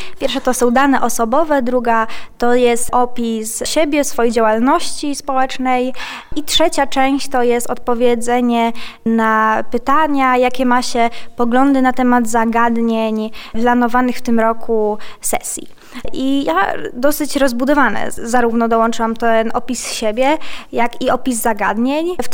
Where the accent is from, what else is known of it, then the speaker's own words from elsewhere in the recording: Tarnogród, Lublin Voivodeship, Poland; mimo że jestem z małego miasta, bo Tarnogród to jest moje rodzinne miasto